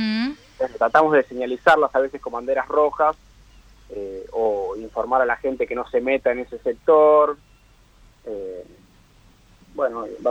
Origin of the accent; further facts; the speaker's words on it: Pinamar, Buenos Aires Province, Argentina; De Pinamar. Guardavidas de Pinamar.